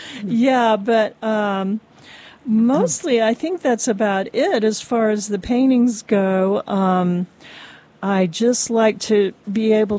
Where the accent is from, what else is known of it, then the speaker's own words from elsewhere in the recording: Texarkana, United States; My father used to do that when I was growing up in Texarkana.